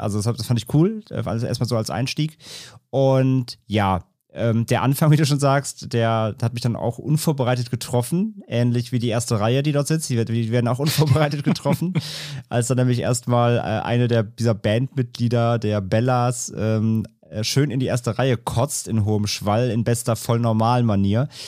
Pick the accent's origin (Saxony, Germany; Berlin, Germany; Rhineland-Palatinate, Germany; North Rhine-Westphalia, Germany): Rhineland-Palatinate, Germany; Ahrweiler; Also es ist ja meine Heimatstadt, ist ja Ahrweiler, die leider gerade mit den Fluten zu tun hatte in den letzten Monaten.